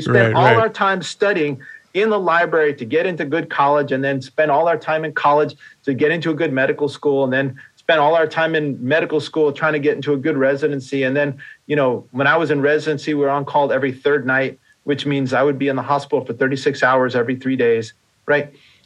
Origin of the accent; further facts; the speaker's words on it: New York, United States; well, I grew up in New York and there was a furniture store, Sims